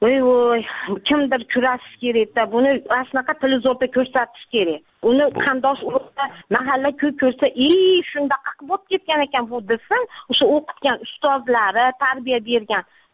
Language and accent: Uzbek; Fergana Valley, Uzbekistan; Vodiydanman. O'zim o'qituvchiman.